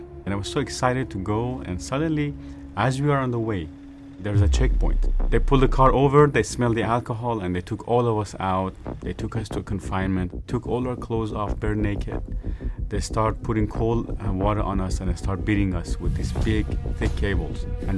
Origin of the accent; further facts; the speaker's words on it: Iran; I was born and raised in Iran as a Shiite Muslim.